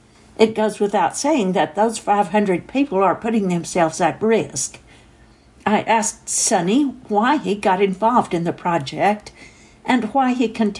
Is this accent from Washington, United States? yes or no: no; Illinois, United States; Back in my home state of Illinois